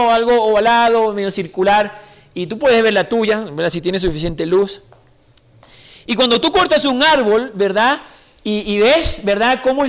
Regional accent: Venezuela; accent: Venezuelan; also born or lived in Chile / Honduras; now in United States; mi acento ya no es venezolano, viví 10 años en Chile, tengo 5 años en Estados Unidos, viví 2 años en Honduras, mi esposa es hondureña, mi hija es americana

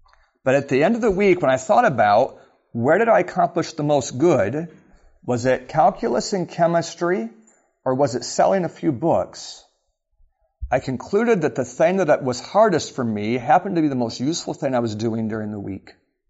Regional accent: Alaska, United States; I grew up in Alaska, and my parents had that moving bug where we moved a lot.

